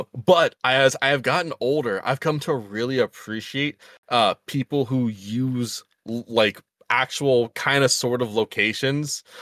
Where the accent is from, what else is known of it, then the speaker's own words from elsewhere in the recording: New Orleans, Louisiana, United States; accent: Creole; I have this deep voice, I grew up down in New Orleans, sometimes my Creole, like, slips out of me